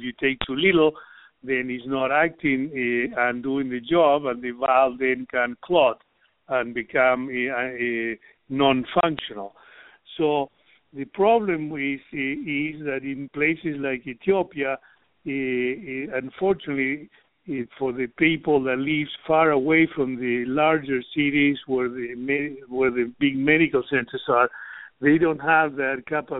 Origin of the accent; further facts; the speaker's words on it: Argentina; You know, I'm a foreigner. I'm, you know, like you said earlier, I'm from Argentina.